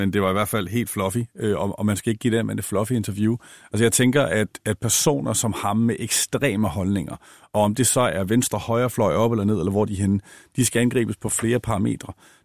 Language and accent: Danish; Blovstrød, Capital Region of Denmark, Denmark; Jeg kommer selv fra Nordsjælland i en helt lille, bitte, stille, rolig middelklasseby, der hedder Blåstrød.